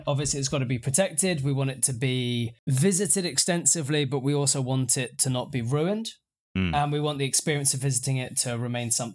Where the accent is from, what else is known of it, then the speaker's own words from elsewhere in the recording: United Kingdom; And I have to say, as a British person, this is a dumb thing.